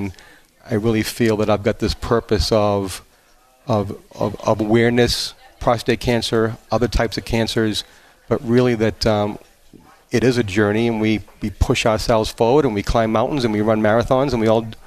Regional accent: Boston, Massachusetts, United States; I grew up in Southie, kind of on the outskirts of the finish line

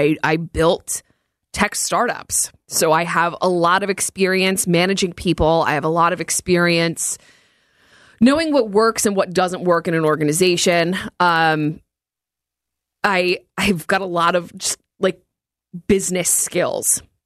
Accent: New Jersey, United States; I grew up in North Jersey, so it was Jets fans, Giants fans

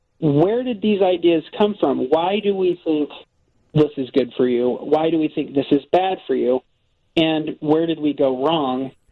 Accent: Fresno, California, United States; But it got to the point where in my hometown of Fresno, California

